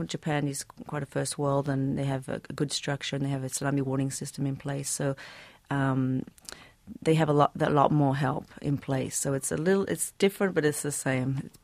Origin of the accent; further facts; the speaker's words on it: Australia; Yeah, growing up in Australia